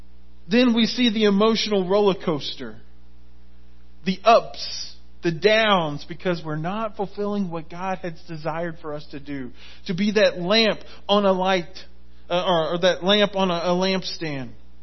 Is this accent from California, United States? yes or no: no; Lake Wales, Florida, United States; In Florida, our home where I grew up in Lake Wales was on a hill.